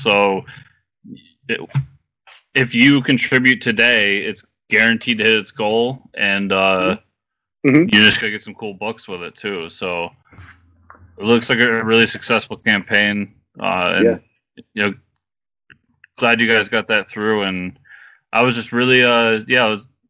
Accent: New York City, New York, United States; As a New Yorker, I approve.

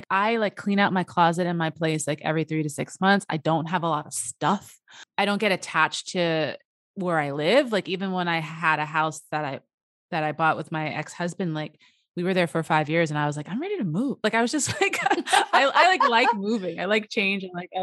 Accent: New York, United States; moved away as an adult; now in Los Angeles, United States; And the funny thing is I was born and raised in New York and didn't move until I moved to Los Angeles at 27. But within New York, we moved around a lot, like different apartments.

